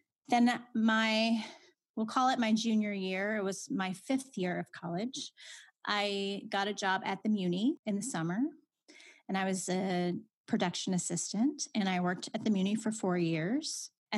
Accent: Belleville, Illinois, United States; Oh, gosh. I grew up in Belleville, Illinois. You know, typical small town. I went to several schools in Belleville. We moved around a few times.

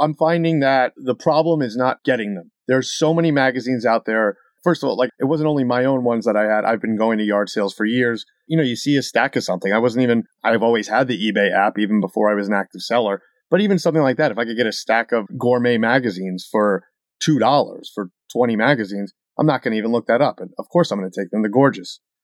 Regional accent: New York, United States; But yeah, I'm from New York originally, and the accent's kind of stuck in between somewhere in I-95.

